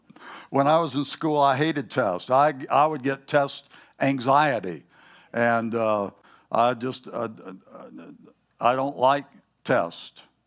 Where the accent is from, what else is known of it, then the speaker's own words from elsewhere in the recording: the South, United States; moved away as an adult; also born or lived in Southwest; When I was a boy growing up in the South, I was taught manners. Then I moved out when I was 18 to go to college in Flagstaff, and have lived out a lot of my adult life in the Southwest